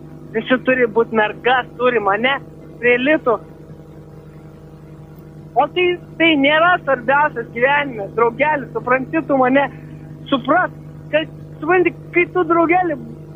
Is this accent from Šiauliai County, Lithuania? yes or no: no; Simnas, Alytus County, Lithuania; aš esu iš Simno. Ir šiuo metu pas mus Simne yra šventė.